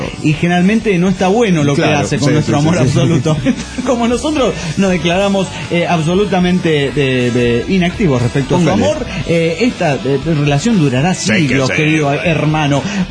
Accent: Ciudad Cuauhtémoc, Chihuahua, Mexico; Soy el autosuicida de Ciudad Cuauhtémoc, Chihuahua, México.

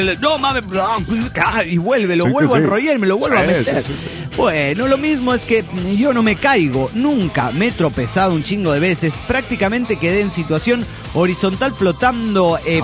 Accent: Mexico City, Mexico; del DF Mexicano.

